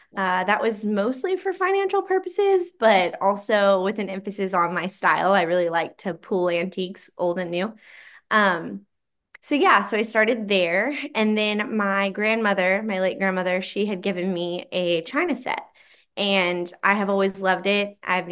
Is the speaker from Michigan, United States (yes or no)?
no; South Coffeyville, Oklahoma, United States; moved away as an adult; now in Cedar Falls, United States; I'm originally from South Coffeyville, Oklahoma, so the Oklahoma-Kansas border. And about 6 months ago, my husband's work pulled us to Iowa. So we now reside in Cedar Falls, Iowa.